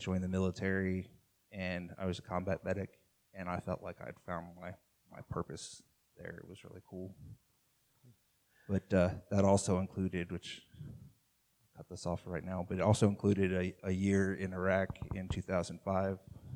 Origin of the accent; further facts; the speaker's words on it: Pickerington, Ohio, United States; I grew up in Pickerington, so not completely local, but pretty close.